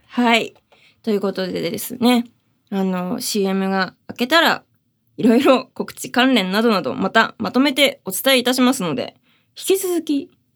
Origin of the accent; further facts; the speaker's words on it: Hirosaki, Aomori, Japan; ライブは8月31日に地元青森県は弘前の